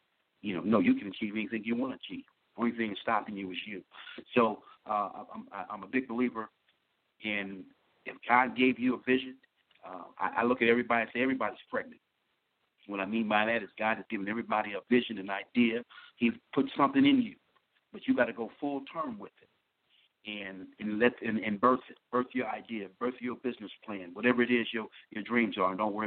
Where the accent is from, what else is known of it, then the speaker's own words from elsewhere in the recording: Louisiana, United States; born there; moved away; My humble beginnings, actually I was born in Louisiana, Tampa, Louisiana, small town.